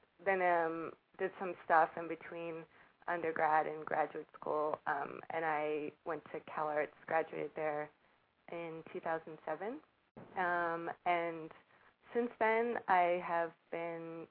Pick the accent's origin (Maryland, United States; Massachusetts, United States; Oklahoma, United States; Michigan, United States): Massachusetts, United States; Boston; I'm from Boston, and I grew up in a household where my dad was a doctor